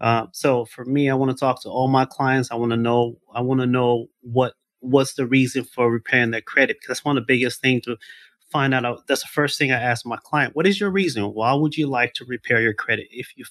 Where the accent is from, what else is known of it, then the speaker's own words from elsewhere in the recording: Sierra Leone; moved away; I'm an immigrant from Sierra Leone, refugee from two wars. I truly should not be here.